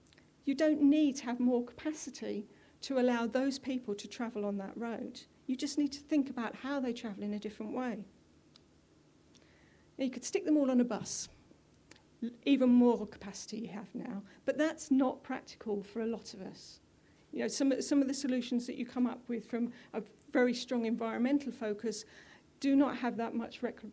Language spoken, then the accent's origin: English; North West England, United Kingdom; I'm from the Northwest.